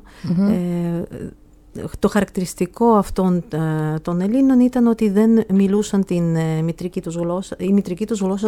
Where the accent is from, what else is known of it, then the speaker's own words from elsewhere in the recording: Tsalka, Kvemo Kartli, Georgia; είμαι και εγώ ομογενής. Ναι, κατάγομαι από τη Τζάλκα της Γεωργίας, η οποία κατάγομαι βασικά από την πρώην Σοβιετική Ένωση. Μεγάλωσα σε αυτή τη χώρα